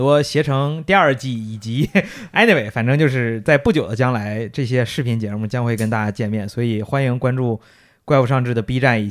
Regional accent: Northeast China, China; 会唤起你作为一个东北人的家乡所谓的自豪感的啊

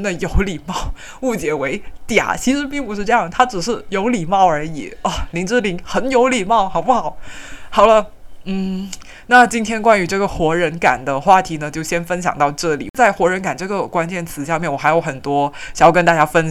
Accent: China; 然后因为我也是大陆来的，我当时就觉得哦，真的好丢人哦，我们大陆人为什么会是这样子

